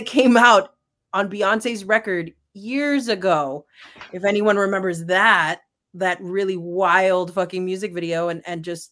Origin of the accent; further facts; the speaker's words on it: Brownsville, Texas, United States; I don't really give a shit because I come from Brownsville. Why am I going to care what you think of me? Like, you know, bro, I'm in the most southern tip of the United States.